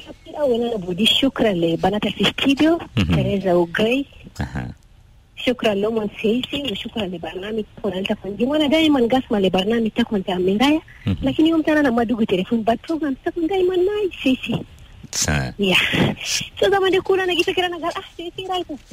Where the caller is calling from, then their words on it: Juba, Central Equatoria, South Sudan; I'm calling from Juba Nabare.